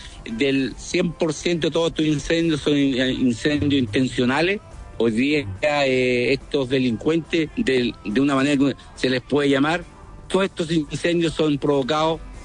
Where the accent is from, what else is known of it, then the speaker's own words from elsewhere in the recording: Chile; somos chilenos como todos, pagamos los impuestos como todos chilenos